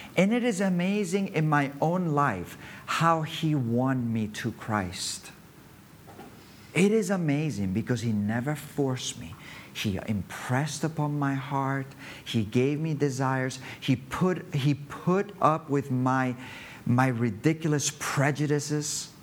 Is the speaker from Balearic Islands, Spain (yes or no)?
yes; Cala Rajada, Balearic Islands, Spain; English is a second language; I'm from Cala Rajada. I was working there in bars